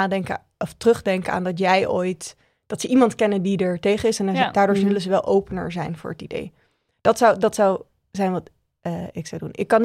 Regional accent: Randstad, Netherlands; omdat ik uit de Randstad kom

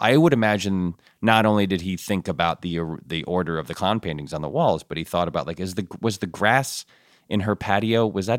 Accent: Ann Arbor, Michigan, United States; born there; I'm a Michigan fan. I was born in Ann Arbor.

